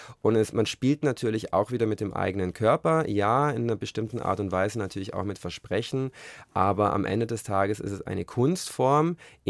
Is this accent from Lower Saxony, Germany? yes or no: no; Kempten, Bavaria, Germany; auch in Kempten, wo ich herkomme